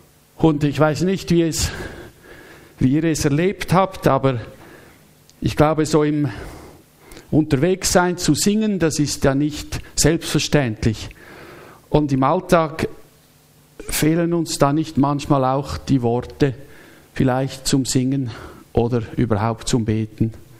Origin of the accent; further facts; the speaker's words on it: Zurich, Switzerland; Ich habe als Schulkind in der Stadt Zürich dieses Lied in der Primarschule lernen müssen.